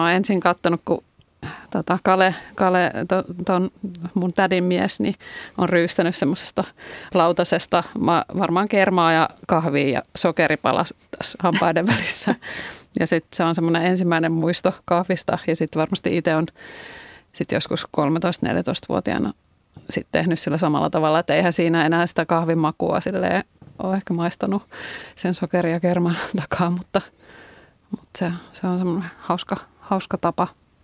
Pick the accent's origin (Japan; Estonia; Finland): Finland; Lapland; Ja mä oon Lapista kotoisin, niin sitten Lapissa tämä kahvihetki oli aina niin semmoinen